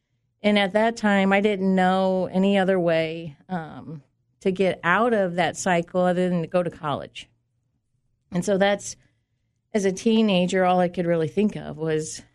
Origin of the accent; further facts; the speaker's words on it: Iowa, United States; I grew up in Iowa.